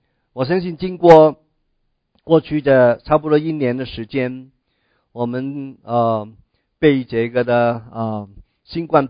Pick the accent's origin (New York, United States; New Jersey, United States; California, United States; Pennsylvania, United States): California, United States; 我是来自加州我在加州住了20多年也有一些的亲人还在加州